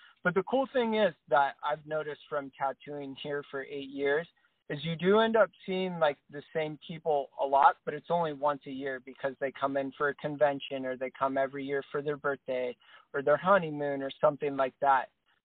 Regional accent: Oregon, United States; also born or lived in Tennessee; I'm originally from Southern Oregon.

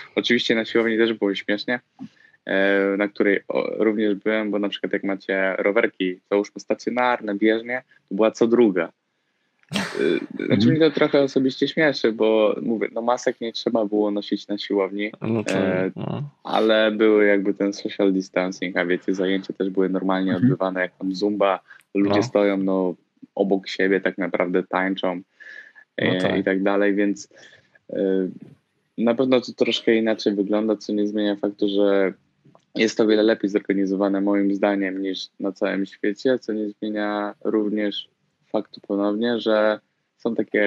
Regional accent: Łódź, Łódź Voivodeship, Poland; Nie, jestem z Łodzi.

